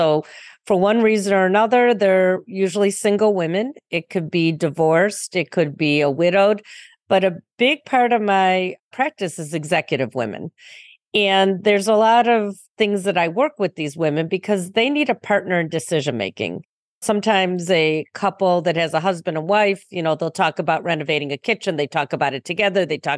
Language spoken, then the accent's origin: English; Highland Park, Illinois, United States; So I grew up in a north suburb in Highland Park.